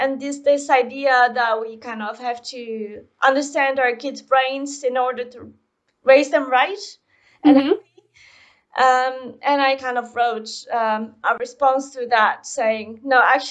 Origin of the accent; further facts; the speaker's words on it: Poland; I'm originally from Poland, and there was this video campaign trying to kind of create unity between Polish people by the power of bread.